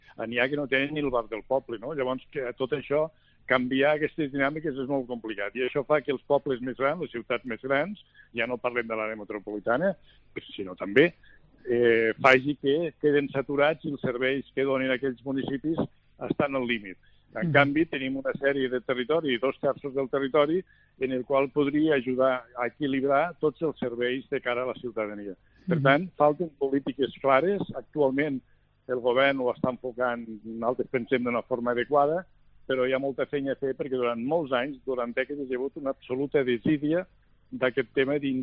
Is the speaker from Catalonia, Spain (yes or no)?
yes; Catalonia, Spain; jo que soc de la Noguera, nosaltres tenim dues poblacions grans a la vora, que és Balaguer i Agramunt.